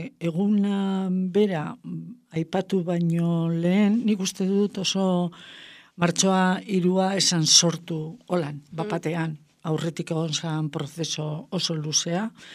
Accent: Basque Country, Spain; naiz eta Bizkaian, ni Bizkaikoa naiz eta Bizkaian

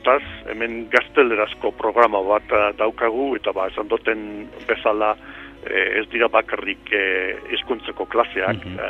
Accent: Bilbao, Basque Country, Spain; first language Basque; gurasoak ez dira Bilbokoak, Bizkaiko herri txikitatik etorrita Bilbora. Eta ni Bilbon jaio nintzen, baina euskeraz egiten genduan etzean, eta nik gazteleraz enaben ikesi igual zazpi edo zortzi urte eduki arte.

